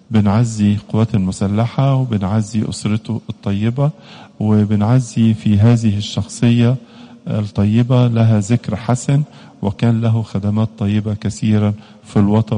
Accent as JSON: {"language": "Arabic", "country": "Egypt", "said": "عندنا في مصر تنيح اللواء أركان حرب مهندس فتحي قزمان مرقس"}